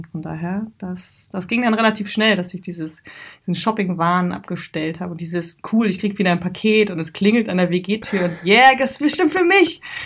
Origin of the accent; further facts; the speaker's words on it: Boltenhagen, Mecklenburg-Vorpommern, Germany; also born or lived in Berlin / Frankfurt am Main; habe trotzdem 10 Jahre mal in Frankfurt am Main gelebt, bin aber an der Ostsee groß geworden. Ich wurde in Berlin geboren, habe 12 Jahre in Ostseebad Boltenhagen gelebt, direkt an der Ostsee.